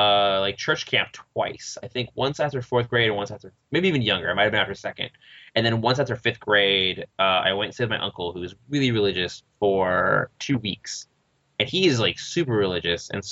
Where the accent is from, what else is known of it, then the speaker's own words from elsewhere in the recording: Riverside, California, United States; because I grew up in Riverside. Oh, and yeah, horrible place. And so I grew up in Riverside